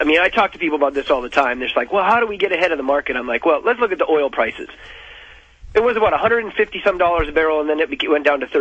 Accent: North Dakota, United States; Well, I was raised in North Dakota. They're all Lutheran, so now I'm Lutheran.

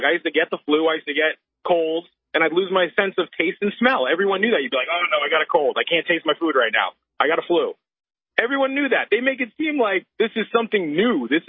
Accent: Boston, Massachusetts, United States; moved away; I'm originally from Boston myself, moved up to New Hampshire a couple years ago.

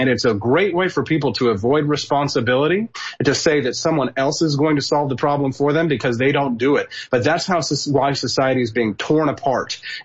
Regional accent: Kansas City, Missouri, United States; I was a little nervous when I was going to St. Louis because I'm from the Kansas City side of things.

